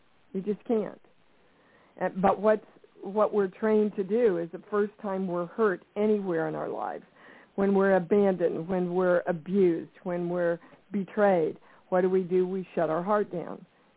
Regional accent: Kansas, United States; I came from Kansas, from a very poor background.

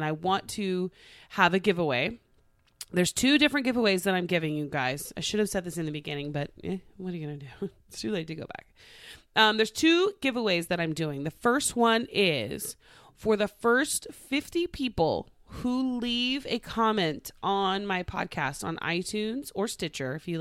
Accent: Tulsa, Oklahoma, United States; Then I got hired by Channel 2 in Tulsa, my hometown, as a freelance entertainment reporter KJRH.

